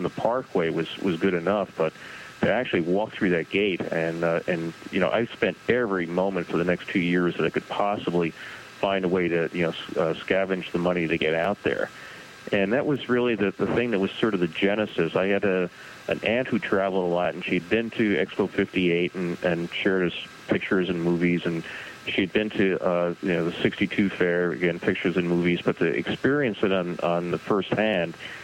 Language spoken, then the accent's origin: English; Brooklyn, New York, United States; Yeah, I grew up in Brooklyn, so I wasn't far from the fair site at all. And then I moved out to Long Island, and we kept watching the fair being built.